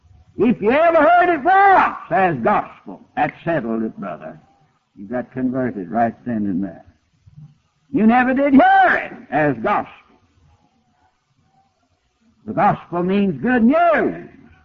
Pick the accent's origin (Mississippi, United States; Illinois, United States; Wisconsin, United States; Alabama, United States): Alabama, United States; I'm an Alabaman by birth, so I was born and raised in Alabama, so I can talk about my kin folks.